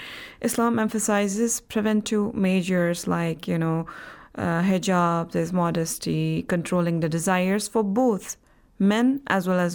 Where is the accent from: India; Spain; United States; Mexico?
India; Jammu and Kashmir; now in Qom, Iran; I hail from Indian Administrative Kashmir, and I've been living in Qom for some 10 years studying Islamic studies